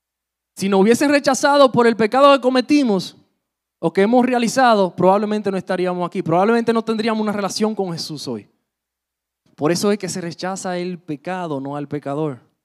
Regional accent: Dominican Republic; Muchas veces nosotros como dominicanos, aún en medio de la checha, decimos, no, que eso fue el diablo.

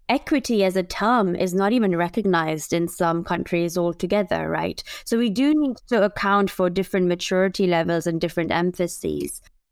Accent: Dubai, United Arab Emirates; I am a Portuguese national of Indian heritage, and I grew up in Dubai.

